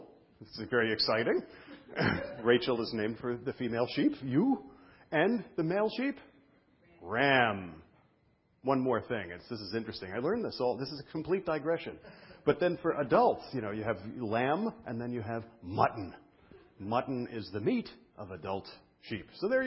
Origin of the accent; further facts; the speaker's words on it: Brooklyn, New York, United States; But I'm from Brooklyn. What do I know from sheep?